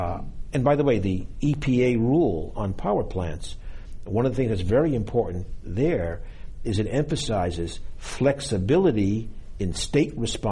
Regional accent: Boston, Massachusetts, United States; you've seen in a lot of cities, including my hometown, Boston, we have a lot of very, very old pipe

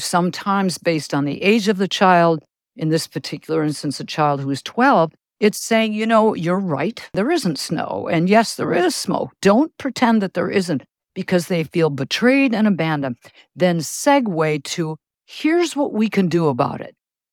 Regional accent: Wisconsin, United States; for me, I'm from Wisconsin. If I hear somebody else is from Wisconsin, I'll say, oh, really?

